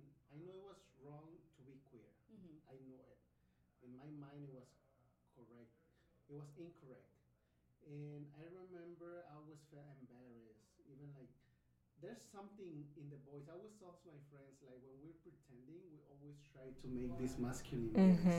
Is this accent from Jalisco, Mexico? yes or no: no; Acapulco, Guerrero, Mexico; also born or lived in Ensenada; I'm from Acapulco, Guerrero. I was born in Ensenada, and then we moved with my family when I was like 1 or 2 years old to Acapulco. So I always say that I am from Acapulco.